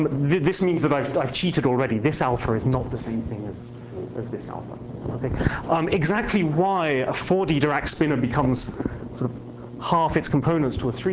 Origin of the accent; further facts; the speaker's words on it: Cambridge, East of England, United Kingdom; I'm from Cambridge. I'm from Cambridge.